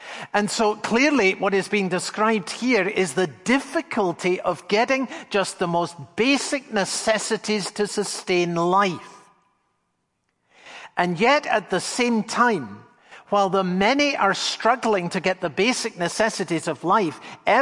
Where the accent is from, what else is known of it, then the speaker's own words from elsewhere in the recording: Edinburgh, Scotland, United Kingdom; I grew up in Edinburgh, Scotland.